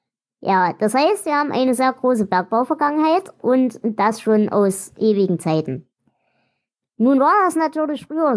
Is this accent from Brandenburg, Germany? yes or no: no; Saxony, Germany; über Weihnachten in meiner Heimat, den Erzgebirge, reden